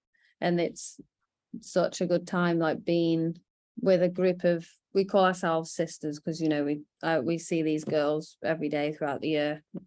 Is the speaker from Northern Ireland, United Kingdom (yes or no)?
no; Stoke-on-Trent, West Midlands, United Kingdom; I think it's because I'm from Stoke.